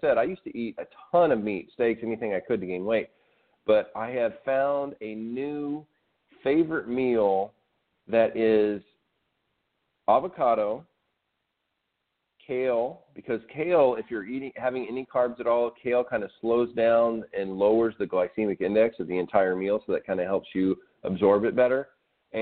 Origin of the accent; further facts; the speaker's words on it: Arkansas, United States; I grew up in Arkansas where it was like you're either in or out